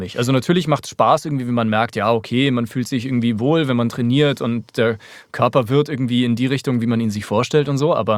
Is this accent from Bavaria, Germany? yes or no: yes; Grünwald, Bavaria, Germany; Wir hatten damals bei uns in Grünwald eben den sogenannten Bombenkrater.